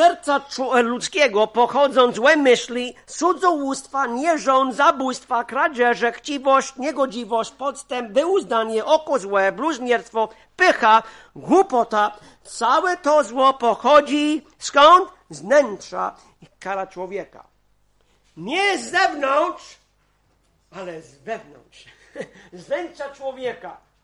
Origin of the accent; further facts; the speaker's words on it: Mexico; to, co mówię, to jest na podstawie tego, co sam widziałem w latach 60. w Meksyku